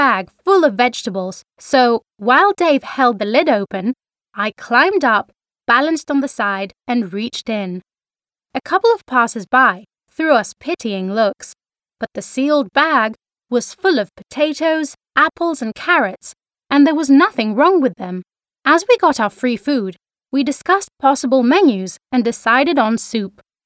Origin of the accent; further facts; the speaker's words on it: Brighton, South East England, United Kingdom; my challenge was to live as a freegan for 3 days in my hometown of Brighton.